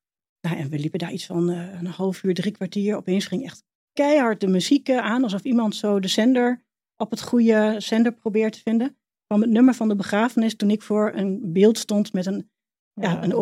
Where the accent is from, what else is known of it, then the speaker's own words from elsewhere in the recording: Hengelo, Overijssel, Netherlands; Ik kom uit Hengelo, hè? Super nuchter.